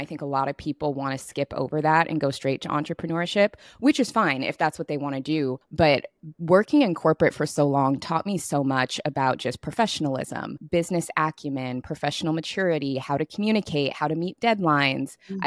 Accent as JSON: {"language": "English", "town": "Seattle", "region": "Washington", "country": "United States", "tie": "born or raised there", "lives_now": "Los Angeles, United States", "said": "So I've been a West Coast girl my whole life. I was born and raised in Seattle. I moved to LA in 2019"}